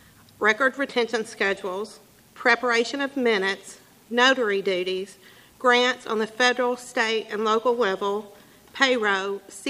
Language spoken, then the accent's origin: English; Fredonia, Kentucky, United States; I am a Republican. I was raised in the Walnut Grove community of Fredonia by my conservative parents